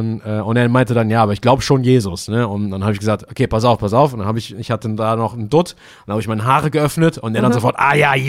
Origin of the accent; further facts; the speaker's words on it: Eifel, Germany; Und dann hat er mich gefragt, wo ich herkomme. Und das war ganz geil. Ich habe gesagt, aus der Eifel.